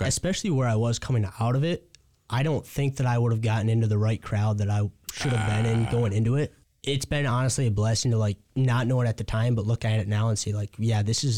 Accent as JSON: {"language": "English", "town": "Laingsburg", "region": "Michigan", "country": "United States", "said": "So I'm from Langsburg, small town just outside of Lansing."}